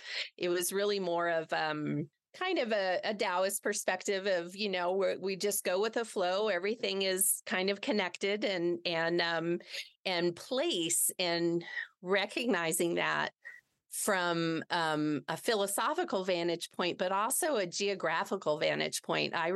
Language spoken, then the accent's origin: English; New Mexico, United States; So I mentioned, you know, I'm from here. I was born here in New Mexico.